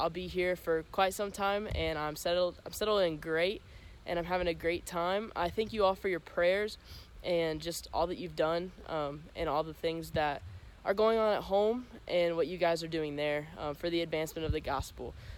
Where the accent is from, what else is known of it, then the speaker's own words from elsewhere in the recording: Proctorville, Ohio, United States; I'm 19 years old and I'm from Proctorville, Ohio.